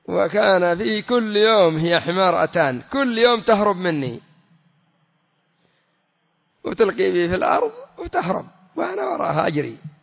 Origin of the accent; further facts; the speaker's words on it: Yemen; وعندنا في اليمن سموا الحمار الطويل الكبير مصري